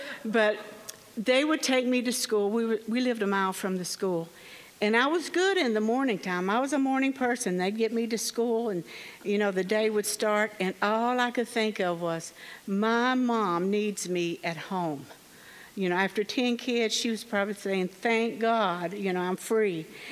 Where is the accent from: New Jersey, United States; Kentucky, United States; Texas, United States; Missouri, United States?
Kentucky, United States; born there; But I was born in Kentucky, as you can tell by my accent. I'm a baby of 10. There were 7 girls and 3 boys.